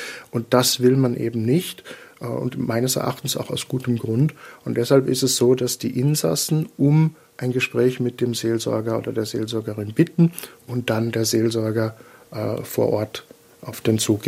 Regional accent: Rhineland-Palatinate, Germany; now in Vienna, Austria; Eigentlich komme ich gebürtig aus Deutschland. Ich bin aus der Pfalz, ein ganz berühmtes Wein- und Waldgebiet. Wobei man dazu sagen muss, außer Wein und Wald gibt es da nicht viel. Aber ich bin seit über 20 Jahren mittlerweile in Österreich.

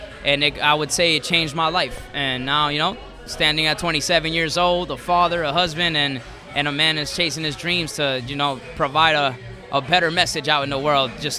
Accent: Hialeah, Florida, United States; also born or lived in Cuba; I was born in Cuba, raised in Hialeah, Florida.

